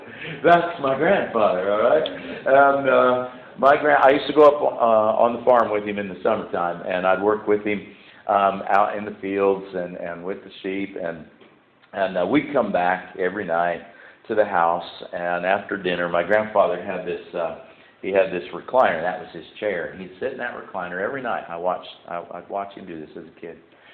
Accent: Iowa, United States; Now, my grandfather was a longtime Iowa farmer. I grew up in Iowa.

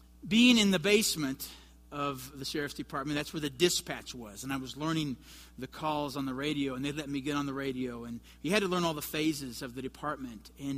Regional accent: Kansas, United States; And I grew up in Johnson County, Kansas.

